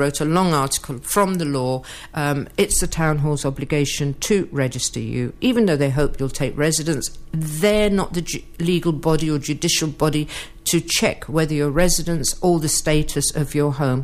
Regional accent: United Kingdom; Nobody from our side, and I am British, but it looks like when it comes to seeking help, I'm more European.

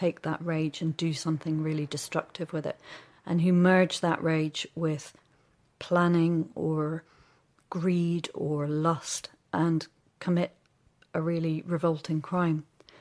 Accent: Newcastle, North East England, United Kingdom; I'm not American. And if that's the case, I think it's probably because I grew up in a suburb on the edge of a city, Newcastle, which is obviously not like New York or Manhattan

